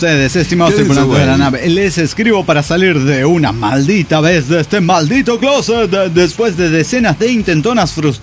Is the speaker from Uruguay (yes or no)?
no; Salta, Argentina; de Salta, Argentina.